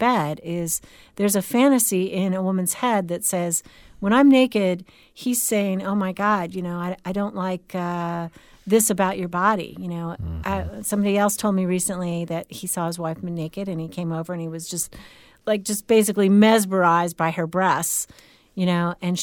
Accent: California, United States; Or just like growing up in California, which is what I did.

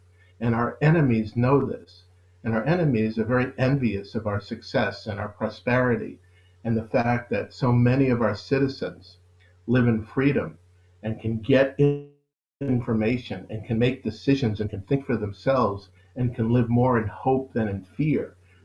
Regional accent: United States; because of my belief system or because I'm American, they don't

